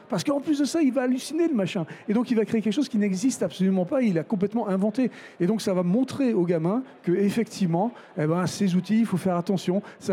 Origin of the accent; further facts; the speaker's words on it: France; en tant que Français franchouillard de base